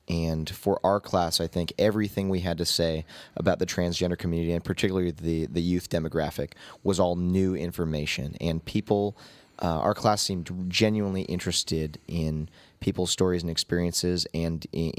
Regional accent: California, United States; And I think growing up in California here, I've been exposed to a lot of different religions and cultures

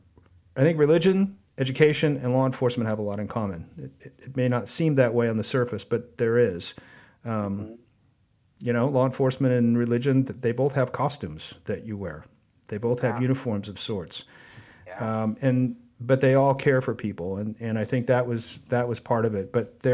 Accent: Moraga, California, United States; I grew up in Moraga

